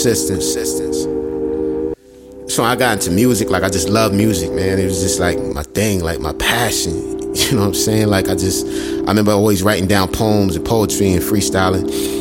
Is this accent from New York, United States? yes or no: yes; Queens, New York, United States; You know, I grew up in Southside Jamaica, Queens. Right off of 125, man, and on Suffern Boulevard. It's like right across the street from Daisy Park.